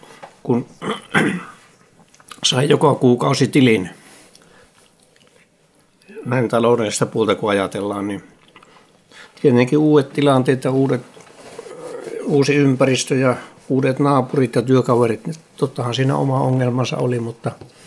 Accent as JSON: {"language": "Finnish", "town": "Ristijärvi", "region": "Kainuu", "country": "Finland", "tie": "born or raised there", "moved": "yes", "said": "minä nuorena miehenä muutin pois Riisjärveltä."}